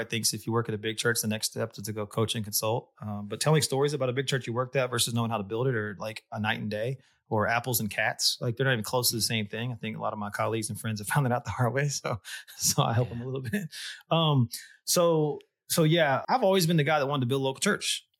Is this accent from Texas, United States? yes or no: yes; Dallas, Texas, United States; I'm originally from Texas. I'm currently sitting in Texas right now, north of Austin, where we live now. But my wife's from Texas too. We're both from the Dallas area.